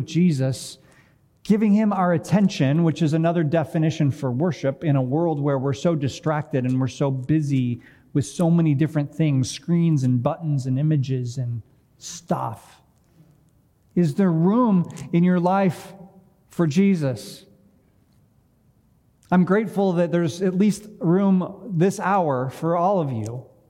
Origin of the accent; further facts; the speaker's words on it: Brighton, Michigan, United States; I'm from Brighton, Michigan.